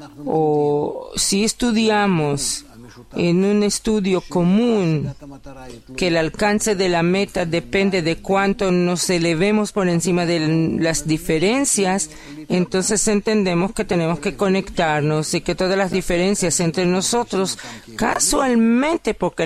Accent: Russia; yo de todas formas vengo de Rusia y yo conocí en Rusia muchos pueblos, ahí hay como 130 o algo pequeños pueblos en todo ese área de Rusia.

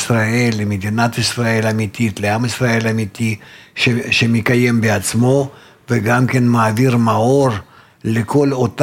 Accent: Russia; now in Israel; אתה מתימן, אני מרוסיה, מצרפת, מאירופה

